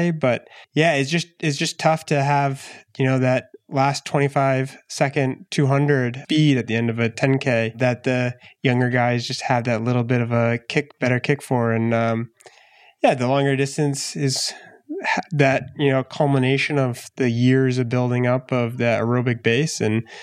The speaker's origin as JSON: {"language": "English", "region": "Maine", "country": "United States", "tie": "born or raised there", "said": "Yeah. I grew up in Maine."}